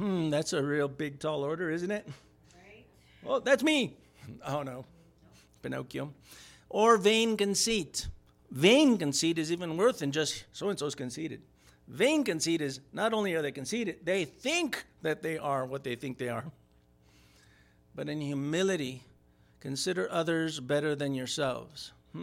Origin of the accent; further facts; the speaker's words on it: Moreau, New Mexico, United States; I grew up with him in Moreau, New Mexico.